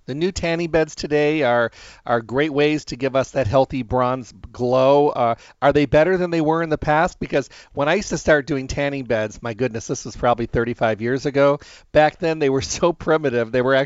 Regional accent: Midwest, United States; we were lifeguards growing up in the Midwest

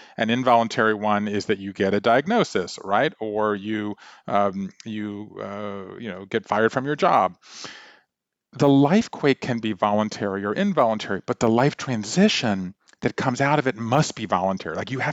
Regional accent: Savannah, Georgia, United States; So she's a writer in Savannah, Georgia, which is my hometown.

